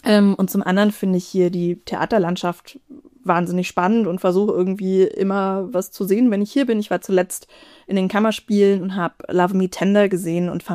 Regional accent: Stuttgart, Baden-Württemberg, Germany; Ich komme nicht aus München, ich komme aus dem benachbarten Bundesland Baden-Württemberg und bin in Stuttgart aufgewachsen, habe aber tatsächlich Familie hier auch im Umkreis

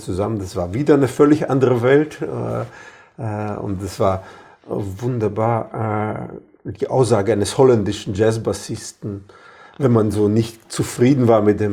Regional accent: Latvia; Und ich habe das war noch in Lettland, eigentlich die schönsten Stunden meiner Kindheit auf dem Motorboot meines Großvaters und meines Onkels.

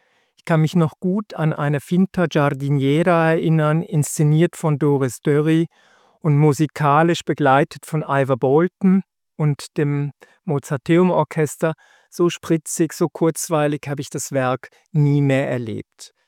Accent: Zurich, Switzerland; ich komme aus Zürich

